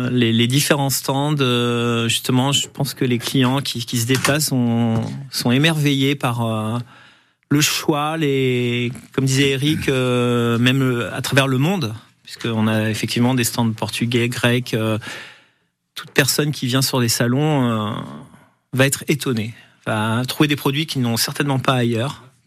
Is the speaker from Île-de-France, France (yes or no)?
no; Lescure-d'Albigeois, Occitanie, France; Je suis près d'Albi, à l'escure d'Albigeois.